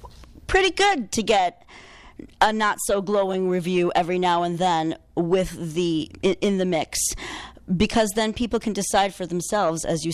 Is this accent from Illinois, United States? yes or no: yes; Chicago, Illinois, United States; also born or lived in California; Quickly about my background. I was born and raised in Chicago. I've spent pretty much every summer in Poland when I was a child to make sure that I knew my roots and my language.